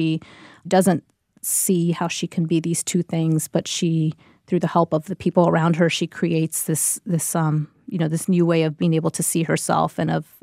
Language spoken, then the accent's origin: English; Miami, Florida, United States; moved away as an adult; now in Chicago, United States; I'm bicultural, I'm Cuban and Mexican, and I grew up in Miami where there weren't in the 80s. I mean, my mom was the only Mexican person I knew growing